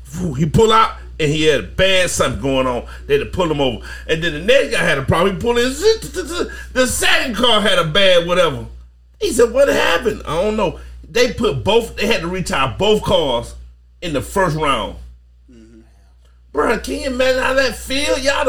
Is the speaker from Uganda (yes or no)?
no; Atmore, Alabama, United States; See, I'm from Atmo. Little city in Alabama for people from France that mess with us and places like that. It's a little city in the southern part of the United States.